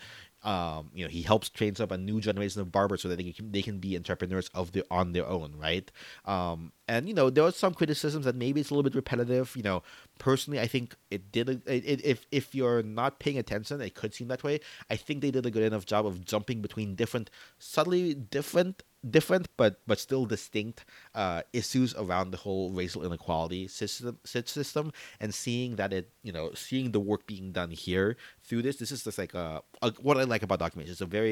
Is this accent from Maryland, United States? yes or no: no; Jacksonville, Florida, United States; Specifically in Florida, which unfortunately they were actually in my hometown of Jacksonville talking about it.